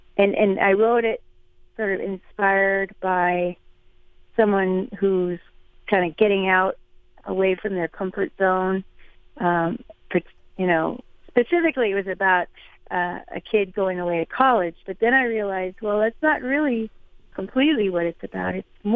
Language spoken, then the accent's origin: English; Illinois, United States; I was raised down here in Southern Illinois at in the stomping grounds of Southern Illinois University.